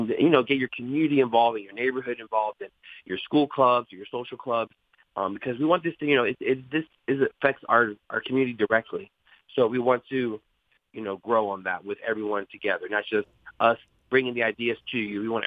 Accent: Delaware, United States; I think a lot of people in our community here in Delaware, I grew up in Delaware since I was a kid, and I'm a Latino

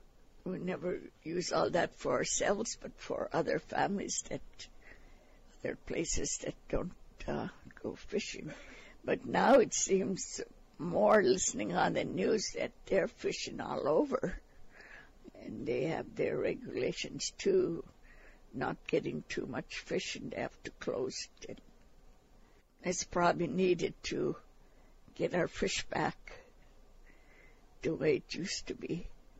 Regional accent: Kalskag, Alaska, United States; also born or lived in Aniak; I'm originally from Kalskeg. I was born there. Mostly lived up here in Aniak.

